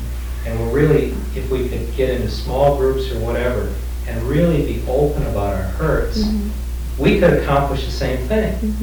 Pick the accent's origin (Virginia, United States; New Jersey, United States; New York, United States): Virginia, United States; I'm from the Bible Belt in Virginia